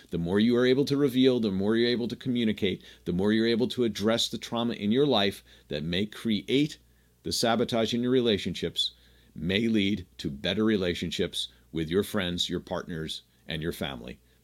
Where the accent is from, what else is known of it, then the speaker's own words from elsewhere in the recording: New Jersey, United States; Lizette's born in New Jersey, I'm born in New Jersey, we talk like we're from Jersey, and we communicate and we think anything I say, since I'm from Jersey